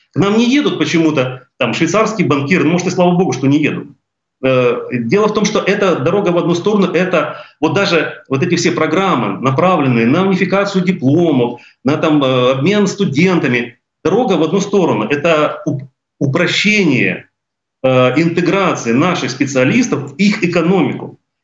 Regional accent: Kyiv, Ukraine; accent: southern Russian; Я понимаю, что, наверное, и меня слышен там, какой-то южно-русский акцент. Да, это слышно было. И нас слышали то, что мы из Киева.

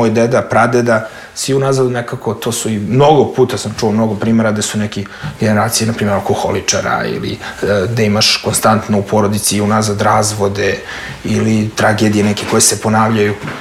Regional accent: Jagodina, Šumadija and Western Serbia, Serbia; born there; ja sam rođen u Jagodini, to je kad staje šestar, sredina Srbije, centar Srbije.

